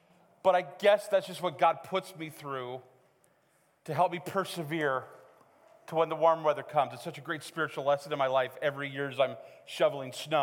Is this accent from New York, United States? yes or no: no; Missoula, Montana, United States; also born or lived in Helena; when I grew up in Missoula and we travel up in the summers for camp, loved camp. Lived in Helena and we traveled for camp, loved camp.